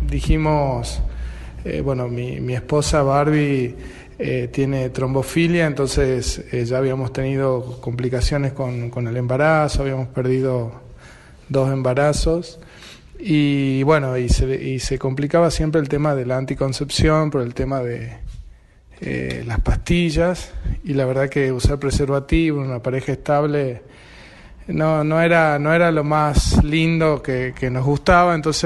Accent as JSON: {"language": "Spanish", "town": "San Miguel de Tucumán", "region": "Tucumán", "country": "Argentina", "said": "yo soy de San Miguel de Tucumán"}